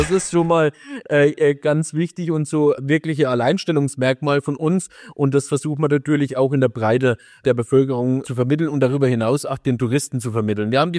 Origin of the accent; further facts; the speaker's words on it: Hellingen, Thuringia, Germany; Also zunächst mal ist es meine Heimat. Ich komme aus dem Nachbarort, aus Hellingen, bin dort aufgewachsen, habe im Prinzip noch nie woanders gewohnt. Ich bin zum Studium gependelt nach Bamberg, habe mein Leben also hier verbracht. Es ist wirklich meine Herzensheimat auch.